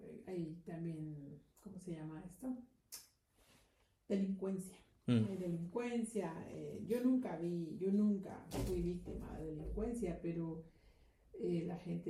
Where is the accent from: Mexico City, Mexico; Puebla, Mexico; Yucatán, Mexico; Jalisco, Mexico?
Mexico City, Mexico; also born or lived in Hidalgo, Mexico; Yo soy de México. Nací en Hidalgo, pero crecí en la Ciudad de México.